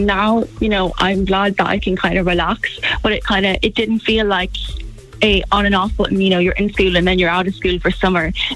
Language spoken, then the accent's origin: English; Athlone, Westmeath, Ireland; I'm 17 and I'm from Athlone.